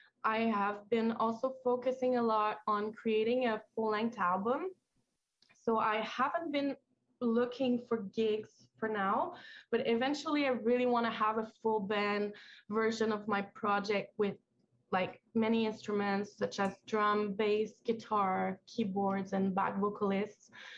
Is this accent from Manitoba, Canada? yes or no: no; Quebec, Canada; Kwekwe Wendatendi … from Huron Wendat Nation.